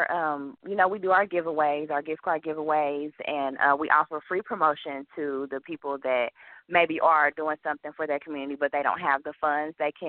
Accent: Kansas City, Missouri, United States; I'm from Kansas City, Missouri. Well, I was born in Kansas City, Kansas, but I do represent Kansas City, Missouri.

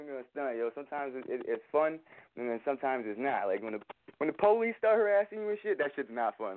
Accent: Connecticut, United States; We're from Connecticut, man, the A60, and we really doing big things out here. My whole hood rock with our music.

